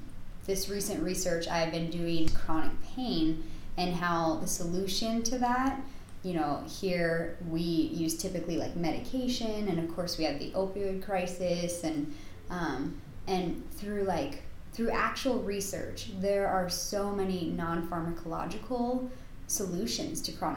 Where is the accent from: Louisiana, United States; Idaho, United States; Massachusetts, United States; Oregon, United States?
Idaho, United States; Moscow; but I grew up here in Moscow, and so moving to DC just would have been like a culture shock.